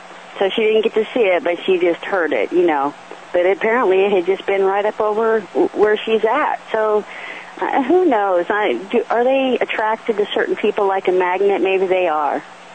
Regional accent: Phoenix, Arizona, United States; I was born and raised there in Phoenix.

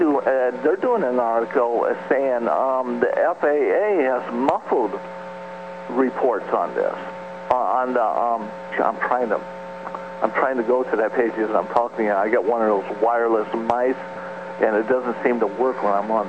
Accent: Michigan, United States; I'm from Michigan and I did a lot of fishing

